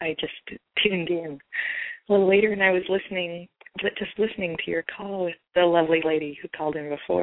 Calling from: New York, United States; Yeah. I'm calling from New York.

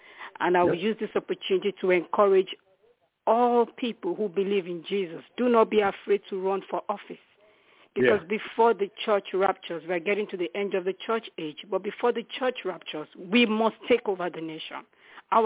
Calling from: Florida, United States; Yes, I'm calling you from Florida. I'm now in Florida.

